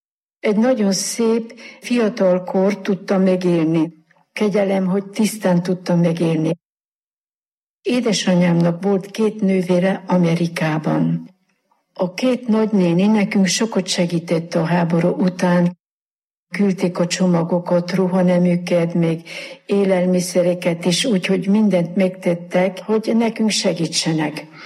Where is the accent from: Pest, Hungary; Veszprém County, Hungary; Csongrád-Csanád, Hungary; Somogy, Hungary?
Veszprém County, Hungary; Magyarpolány; born there; magyar Pulányba születtem 1938-ban. Hatan vagyunk testvérek, az öt testvérem még él, és évente találkozom velük.